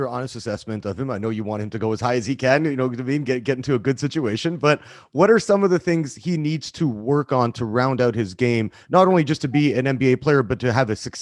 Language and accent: English; British Columbia, Canada; I'm Canadian from the same place that Steve Nash came from.